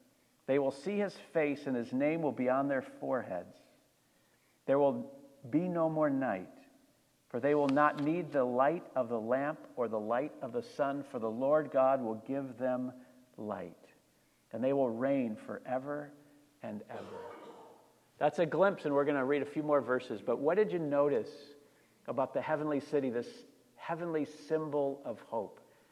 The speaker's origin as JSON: {"language": "English", "town": "Kalamazoo", "region": "Michigan", "country": "United States", "tie": "born or raised there", "said": "My hometown of Kalamazoo, Michigan was in the news a few weeks ago"}